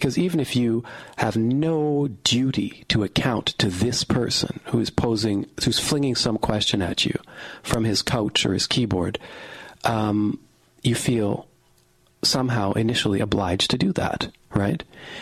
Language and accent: English; Western Canada, Canada; I grew up in Western Canada.